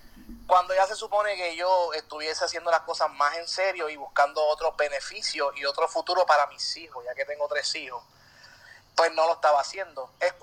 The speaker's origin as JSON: {"language": "Spanish", "country": "Puerto Rico", "said": "y soy puertorriqueño."}